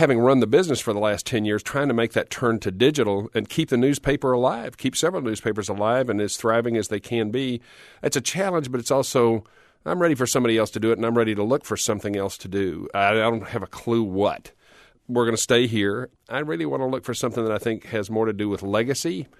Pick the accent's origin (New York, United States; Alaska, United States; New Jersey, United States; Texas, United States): Texas, United States; now in Tacoma, United States; Texan by birth, Tacoman by choice.